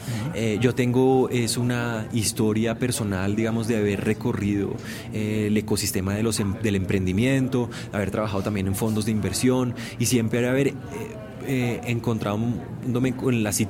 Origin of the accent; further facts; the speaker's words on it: Bogotá, Colombia; also born or lived in Barranquilla; Yo nací en Barranquilla, pero a los 5 años ya estaba en Bogotá.